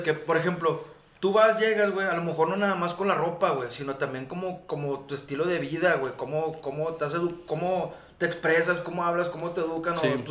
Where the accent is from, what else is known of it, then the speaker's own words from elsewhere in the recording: Monterrey, Nuevo León, Mexico; now in Mexico City, Mexico; la primera vez cuando me fui de Monterrey al DF, y llegué al colegio